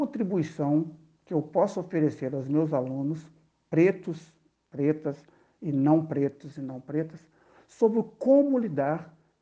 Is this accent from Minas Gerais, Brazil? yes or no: yes; Belo Horizonte, Minas Gerais, Brazil; born there; Sou nascido em BH, Minas Gerais.